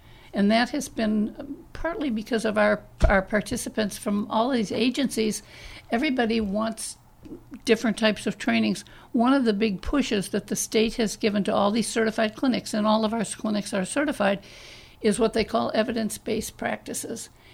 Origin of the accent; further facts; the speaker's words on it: Chicago, Illinois, United States; I'm totally de-urbanized. I'm from Chicago originally, but I would get lost going back to Chicago at this point in time in my life.